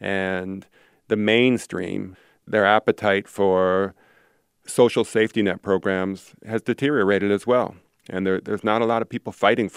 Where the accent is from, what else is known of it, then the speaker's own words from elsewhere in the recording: Chicago, Illinois, United States; Yeah, well, I'm a Chicagoan, and you are too, so I know you can understand this.